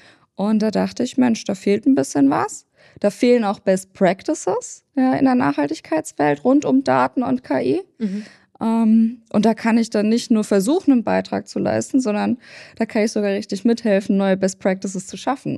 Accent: Ravensburg, Baden-Württemberg, Germany; Ich komme aus dem Süden Deutschlands, aus Ravensburg

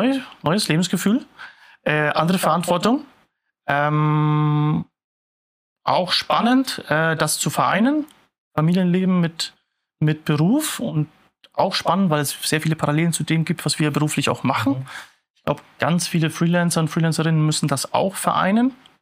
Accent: Schweinfurt, Bavaria, Germany; born there; now in Munich, Germany; Gebürtiger Unterfranke, du hast es angesprochen, ja, Schweinfurt. Man wird es raushören. Ich werde es nicht ganz verstecken können, gebe mir auch nicht allzu viel Mühe. Seit 2014 in München

